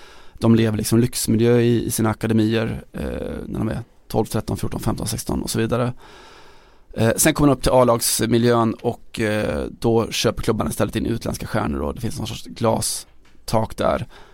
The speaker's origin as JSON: {"language": "Swedish", "region": "Västra Götaland County", "country": "Sweden", "tie": "born or raised there", "said": "När jag var själv, jag vet inte, 12-13 år någonting, så hade vi besök hemma i Västergötland"}